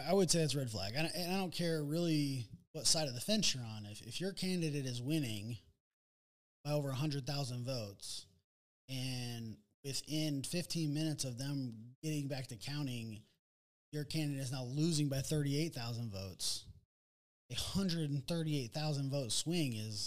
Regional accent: Michigan, United States; So I'm from Michigan, ironically enough

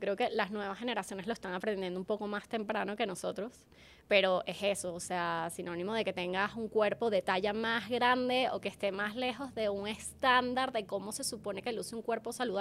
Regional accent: Venezuela; now in Mexico; soy latina, y nosotras como venezolanas, no sé si te ha pasado, pero recién llegué a México hace 9 años

